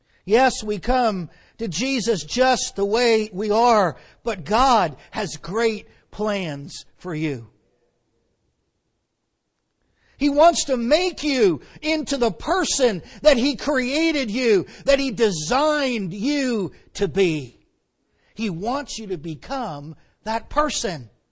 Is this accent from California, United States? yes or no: no; Bethlehem, Pennsylvania, United States; I'm from Bethlehem, Pennsylvania. Bethlehem is often called the Christmas City for obvious reasons.